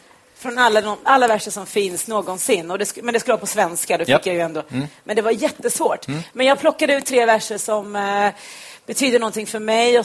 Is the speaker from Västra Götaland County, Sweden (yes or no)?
no; Ockelbo, Gävleborg County, Sweden; när jag var liten i Ockelbo.